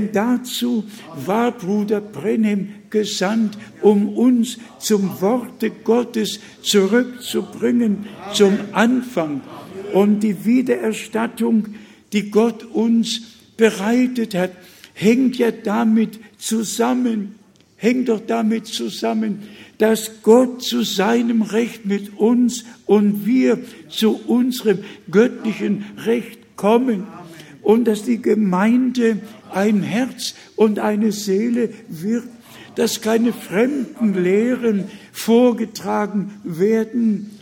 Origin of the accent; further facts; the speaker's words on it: Pomeranian Voivodeship, Poland; moved away; Ihr alle wisst, ich komme doch aus dem Preußen, Bistum. Ich komme nur aus dem Bezirk Danzig, noch nicht mal im Lande geboren, mit zwei Sprachen groß geworden.